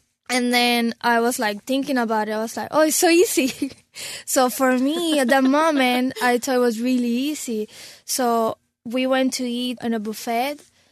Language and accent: English; Havana, Cuba; No, because I'm from Havana.